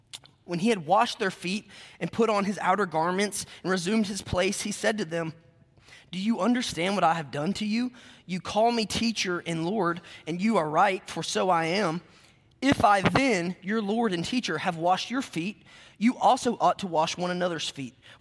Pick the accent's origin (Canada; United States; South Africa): United States; Mount Juliet, Tennessee; I am from Mount Juliet, Tennessee.